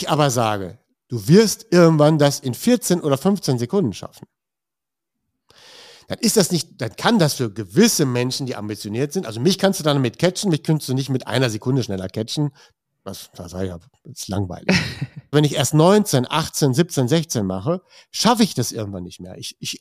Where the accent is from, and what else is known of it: Germany